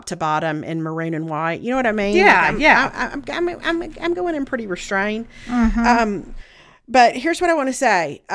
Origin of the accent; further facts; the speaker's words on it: the South, United States; the problem is we're all from the South.